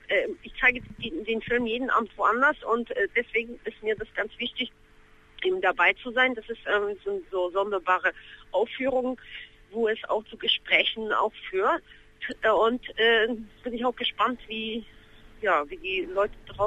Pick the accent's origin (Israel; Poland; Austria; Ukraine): Poland; Aus meiner Heimat Polen